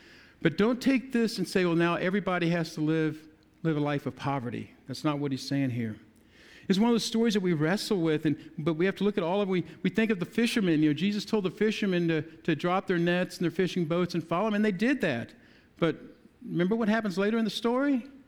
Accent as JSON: {"language": "English", "country": "United States", "tie": "born there", "said": "I was born in America and I was able to get an education"}